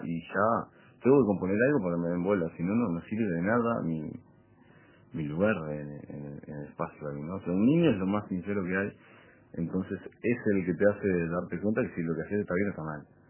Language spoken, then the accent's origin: Spanish; Montevideo, Uruguay; He vivido en el Prado, bueno, vengo de Cerrito, he vivido en el Prado, en la Figurita, Brazo Oriental, ahora estoy en el Jacinto Vera, me fui para Neptunia, he vivido por muchos barrios